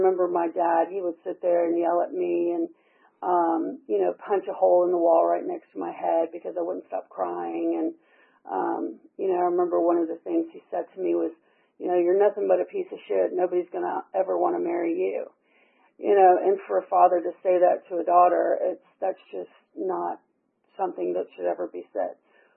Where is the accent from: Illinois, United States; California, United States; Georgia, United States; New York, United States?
Georgia, United States; Atlanta; born there; I was born here in Atlanta, 76.